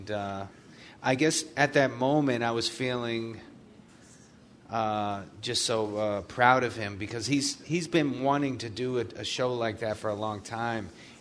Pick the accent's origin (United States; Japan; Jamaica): United States; Dorchester, Massachusetts; So we all went, we're all from Dorchester.